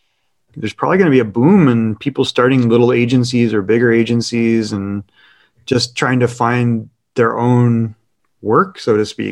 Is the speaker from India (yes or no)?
no; Canada; I always joke with people because I grew up in Canada, and we have everyone's something in Canada.